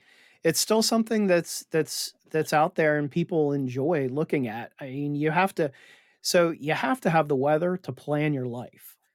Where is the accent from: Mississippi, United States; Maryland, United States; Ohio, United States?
Maryland, United States; I think it's nostalgic to me because I grew up watching it on Maryland Public Television.